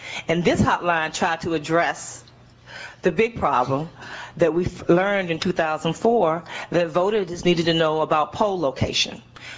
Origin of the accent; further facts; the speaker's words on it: Florida, United States; the Florida debacle, my home state. I'm a native Floridian